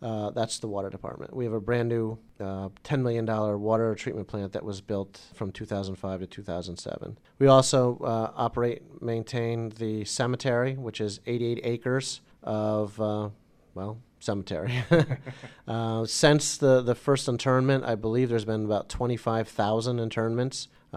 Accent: Claverack, New York, United States; We moved to Claverick when I was 3 months old. Although I was raised in the Taconic Hills District, I went to school in Hudson because both my parents were teachers in the Hudson City School District.

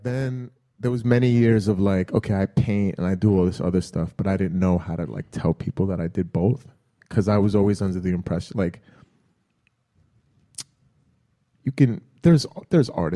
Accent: New York City, New York, United States; I grew up in Queens, but I really just say New York.

